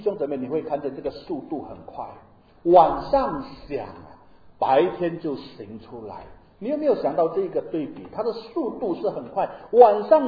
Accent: Indonesia; 我们印尼人，我们印尼华人过去有一句流行的一句话

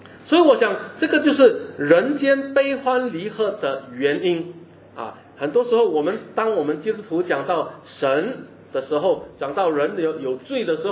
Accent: China; 这个是违背我们中国人的孝道，对不对？

